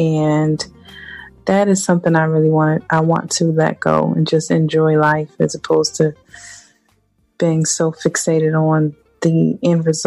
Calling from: Miami, Florida, United States; Miami, Florida.

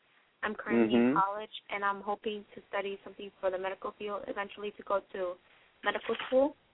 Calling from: New York, United States; I'm calling from New York.

